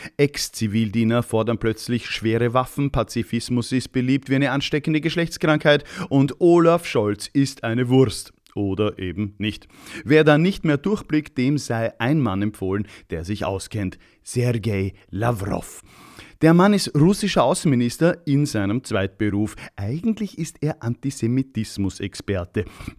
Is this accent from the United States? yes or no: no; Austria; Da sag ich als Österreicher, jetzt ist Schluss mit lustig.